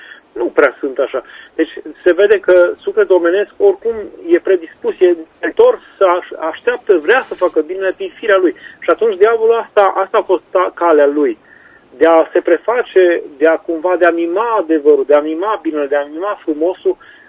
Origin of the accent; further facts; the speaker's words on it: Romania; born there; Sunt un om obișnuit, m-am născut în România